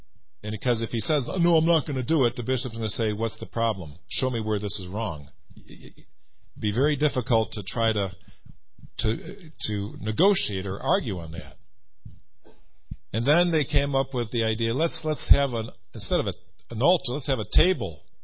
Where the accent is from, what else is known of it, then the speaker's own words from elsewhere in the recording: Chicago, Illinois, United States; the parish I grew up in Chicago, I think we had 500 families.